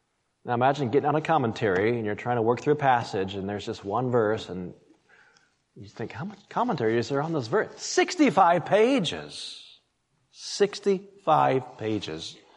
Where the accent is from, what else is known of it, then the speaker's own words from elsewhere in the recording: Colorado, United States; I grew up in Colorado, as you know, and I grew up climbing out in the Rockies.